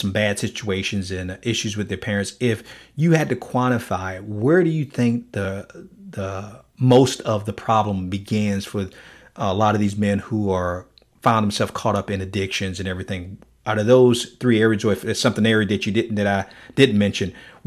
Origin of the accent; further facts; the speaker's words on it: Miami, Florida, United States; growing up in Miami, you know, I saw